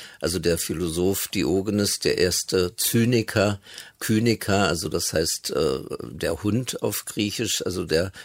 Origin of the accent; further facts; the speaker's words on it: Berlin, Germany; Also so in der Nachkriegszeit gab es in Berlin, wo ich aufgewachsen bin, in West-Berlin